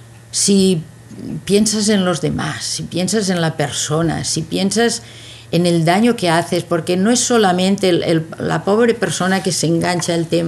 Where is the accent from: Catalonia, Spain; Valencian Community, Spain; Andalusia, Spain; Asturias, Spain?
Catalonia, Spain; Breda; born there; yo nací en Breda, de la provincia de Girona, Cataluña.